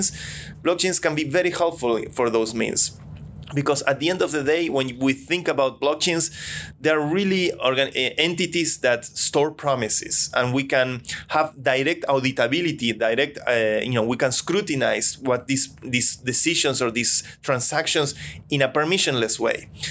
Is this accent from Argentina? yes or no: yes; Argentina; which I come from Argentina.